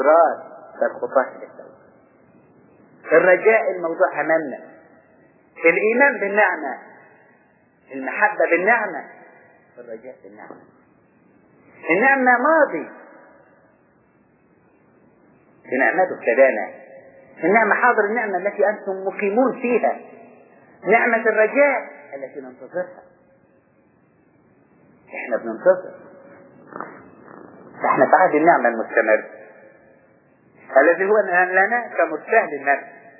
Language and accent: Arabic; Upper Egypt, Egypt; كنت في البلد عندنا، والبيوت عندنا في الصعيد عكس هنا.